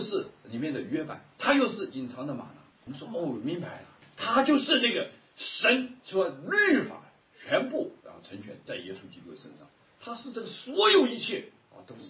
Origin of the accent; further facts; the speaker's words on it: China; 我们中国人说这个吃饭是大事